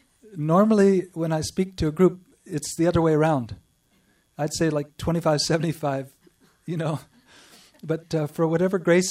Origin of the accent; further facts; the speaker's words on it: North Carolina, United States; North Carolina. My dad was a doctor at Duke University, and my mom was a school teacher of English. And I was raised in the Jewish faith.